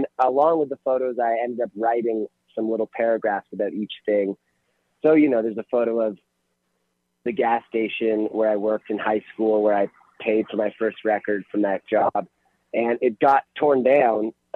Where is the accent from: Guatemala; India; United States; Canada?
Canada; Toronto, Ontario; because I've born and raised in Toronto and grew up all over the place.